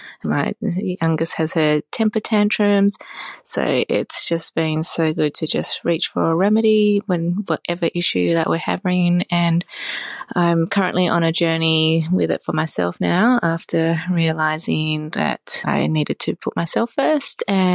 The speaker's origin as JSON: {"language": "English", "town": "Perth", "region": "Western Australia", "country": "Australia", "said": "from Perth"}